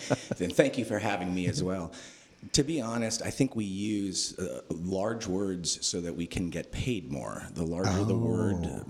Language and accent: English; Newport Beach, California, United States; now in Napa, United States; And at the end of the day, I grew up in Newport Beach.